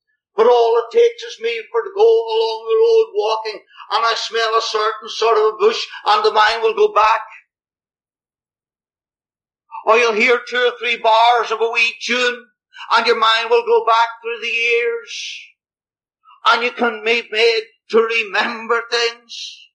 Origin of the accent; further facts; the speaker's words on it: Ireland; and I'm Irish, and the old Irishism in me, of temper and twistedness, that is so awkward at times, and can just fly off the handle and get angry for no justifiable reason.